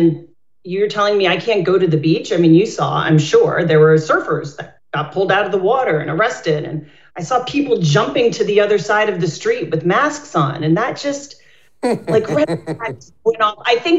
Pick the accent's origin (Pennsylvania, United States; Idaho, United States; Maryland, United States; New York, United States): Pennsylvania, United States; Scranton; Everybody knows it because of The Office. I grew up in Scranton. My grandfather was a coal miner